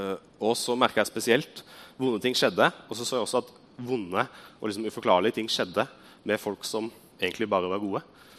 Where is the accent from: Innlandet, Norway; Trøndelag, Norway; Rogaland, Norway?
Innlandet, Norway; Hamar; Jeg er her fra Hamar, jeg vokste opp faktisk i kirka her. Min far var pastor når jeg var liten.